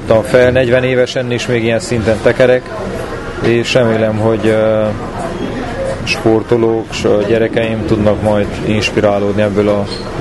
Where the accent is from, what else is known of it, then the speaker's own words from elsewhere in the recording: Székely Land, Romania; büszke vagyok, hogy székely vagyok.